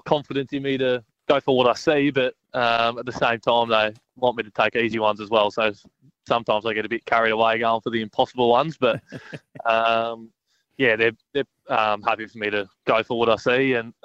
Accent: Sydney, New South Wales, Australia; I grew up around Sydney and went to school in Sydney

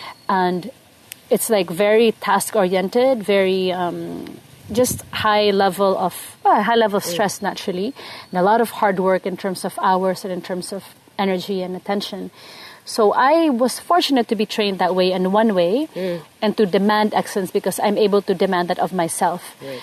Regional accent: Philippines; to bring it back to my home country, and use all my experience to build a brand that's Filipino but world class.

